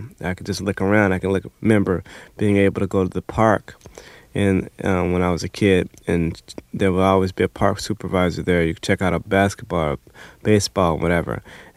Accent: Inglewood, California, United States; I grew up on Vermont and Hunter first, and in a part of South L.A. known as Inglewood, in the flight path of LAX.

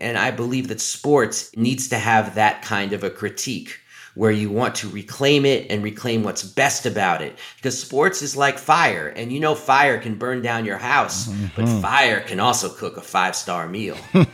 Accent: New York City, New York, United States; I mean, I grew up in New York City of the 1980s. That means the 86 Mets.

